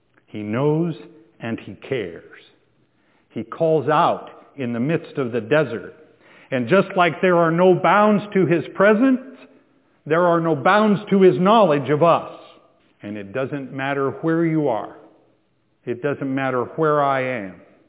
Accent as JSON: {"language": "English", "region": "Midwest", "country": "United States", "tie": "born or raised there", "said": "You guys know I was raised in the Midwest. We were taught never to go outside when it was quiet like that."}